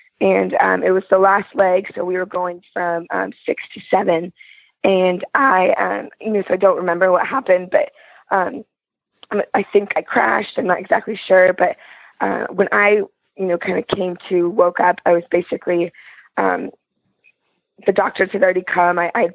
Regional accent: California, United States; now in San Francisco, United States; I'm from California, live in San Francisco, and basically just have been riding my whole life

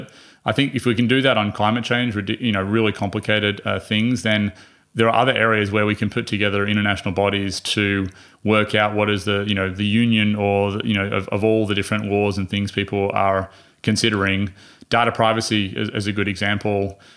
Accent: Australia; Like in New Zealand, anything that's great that's New Zealand, we claim it as Australian.

